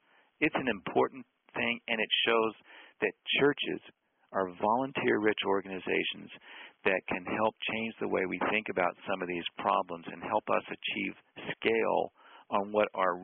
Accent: the South, United States; And he was from New York and I was from the South. And I literally busted every stereotype he had of what it meant, what he thought it meant to be a evangelical Christian from the South.

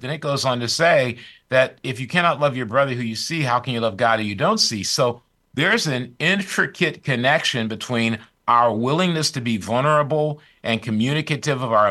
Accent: Kentwood, Michigan, United States; Michigan, Kentwood, okay. Michigan.

